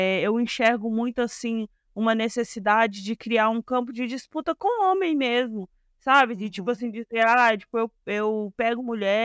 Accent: Belo Horizonte, Minas Gerais, Brazil; sou daqui de BH, sou uma mulher preta, cisgênero.

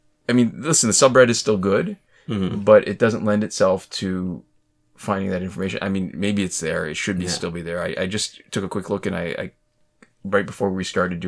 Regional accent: Canada; because postal codes, we're Canadian.

